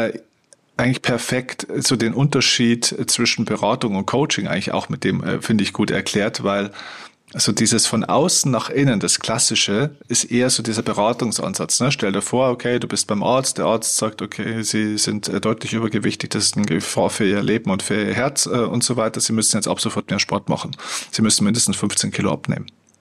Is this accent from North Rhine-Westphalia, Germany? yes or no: no; Bavaria, Germany; born there; Und ich bin in Bayern geboren und ich bin ein Bayer.